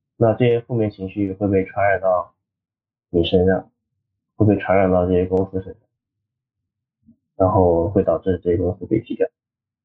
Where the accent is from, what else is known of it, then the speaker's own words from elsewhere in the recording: China; 我们春节嘛，才算我们中国人一年。